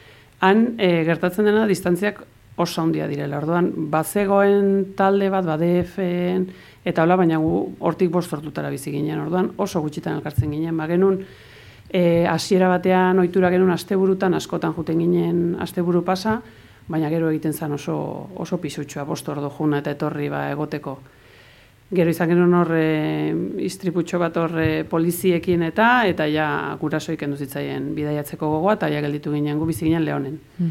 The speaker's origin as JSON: {"language": "Basque", "country": "Mexico", "tie": "born or raised there", "also_born_or_lived": "Basque Country", "lives_now": "Spain", "said": "denbora gehiago pasa dudana Mexikon, Euskal Herrian baino, baita nortzaro guztia han."}